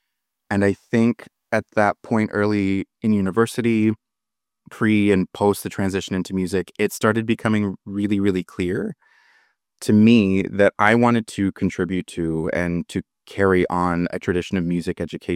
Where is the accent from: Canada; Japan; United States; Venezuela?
Canada; Arnprior, Ontario; also born or lived in Saint-Eustache; now in Montreal, Canada; But when I was six, I moved to a small town in the Ottawa Valley called Arnprior, about 45 minutes west of Ottawa. And then when I was 18, I moved back and I've been here now ever since, and I'm about to turn 33.